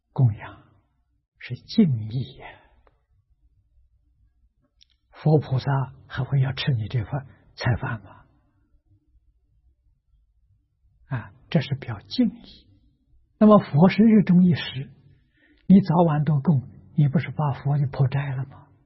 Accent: China; 那么这个是外国人习惯了，我们中国人不习惯

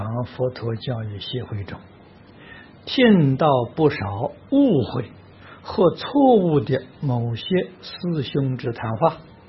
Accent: China; 我们中国人讲合情合理合法啊

